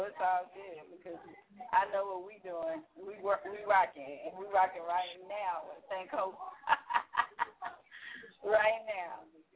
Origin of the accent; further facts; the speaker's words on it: the South, United States; You know, one of my hot takes you got is the only South I know, and I love it because, you know, I'm from the South.